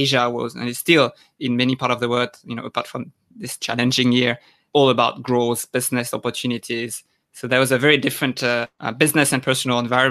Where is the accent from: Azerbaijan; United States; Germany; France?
France; moved away as an adult; also born or lived in Singapore; I'm a French citizen. I was born and raised in France. I did my first studies there in Paris, and later I did an MBA in Singapore. And after that, I moved to Asia, and I've been there for a little bit more than 8 years now.